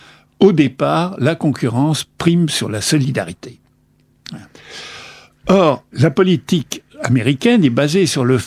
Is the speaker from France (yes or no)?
yes; France; Et nous, en tant que Français, nous avons déjà beaucoup de mal à admettre des fusions entre Européens